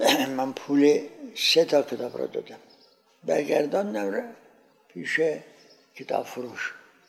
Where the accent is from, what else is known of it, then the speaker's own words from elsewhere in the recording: Iran; گفت شما اهل کجایید؟ گفتم ما ایرانی هستیم.